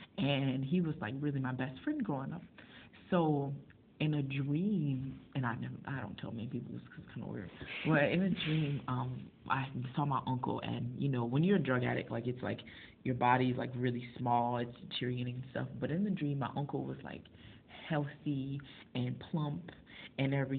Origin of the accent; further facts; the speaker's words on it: Lafayette, Louisiana, United States; So, I am from Lafayette, Louisiana. It is like smack dab in the middle of Louisiana, South Louisiana.